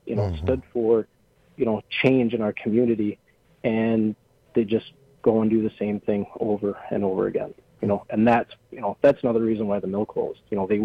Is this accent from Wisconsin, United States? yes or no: yes; Wisconsin Rapids, Wisconsin, United States; We grew up in, I'm a born and raised Wisconsin Rapids native.